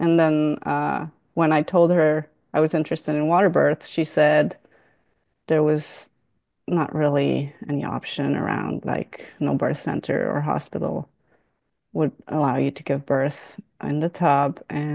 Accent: Switzerland; moved away as an adult; now in United States; Yeah, I'm originally from Switzerland, but we moved here almost 10 years ago.

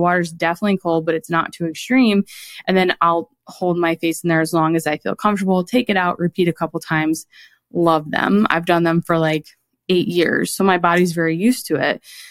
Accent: Connecticut, United States; or like I'm from Connecticut. And so obviously like it gets really cold in the winter.

